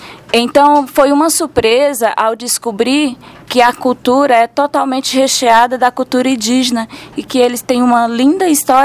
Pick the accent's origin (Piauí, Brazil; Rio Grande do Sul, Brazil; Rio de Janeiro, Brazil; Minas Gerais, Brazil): Piauí, Brazil; Luzilândia; Eu vim da cidade de Luzilândia, no Piauí.